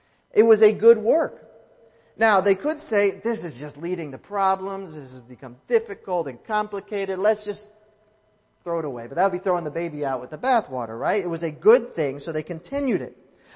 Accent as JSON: {"language": "English", "region": "New Jersey", "country": "United States", "said": "it's okay to recognize that I'm from New Jersey, that I'm an Anglo guy"}